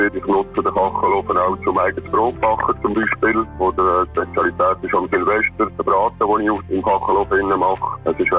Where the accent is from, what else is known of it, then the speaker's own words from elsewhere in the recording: Bern, Switzerland; Ich bin der gebürtige Berner.